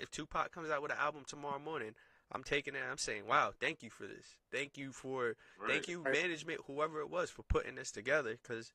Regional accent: United States; that's probably just because I'm from America.

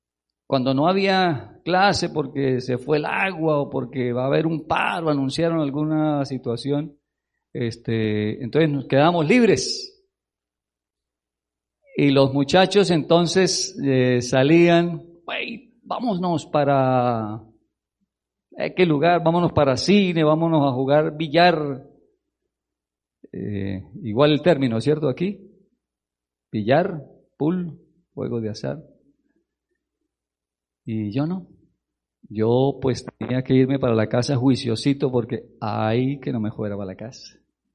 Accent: Bucaramanga, Santander, Colombia; Yo vengo de la ciudad de Bucaramanga, en el departamento de Santander, estado de Santander, Colombia.

